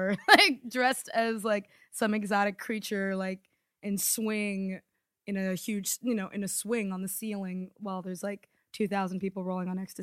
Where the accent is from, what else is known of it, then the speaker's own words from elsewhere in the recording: Maryland, United States; I grew up in Maryland.